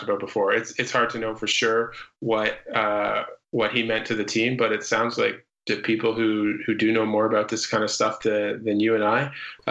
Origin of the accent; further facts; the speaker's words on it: London, Ontario, Canada; we grew up in London, Ontario.